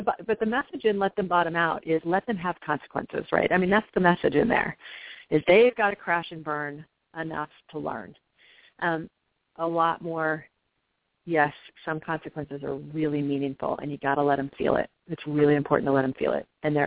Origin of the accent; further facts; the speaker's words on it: Kansas, United States; now in New York, United States; And I grew up in Kansas. I know most of the country doesn't have resources. We're spoiled in New York.